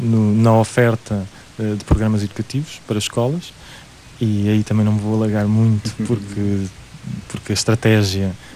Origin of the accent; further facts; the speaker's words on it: Faro, Portugal; also born or lived in Lisbon; Nasci em Lisboa, vim depois da escola primária para Faro, fiquei até o 12º, depois saí para a universidade em Lisboa, Erasmus em Espanha, em Toledo. Voltei para fazer estágio em Rio Maior, voltei a sair para mestrado em Barcelona, voltei para Faro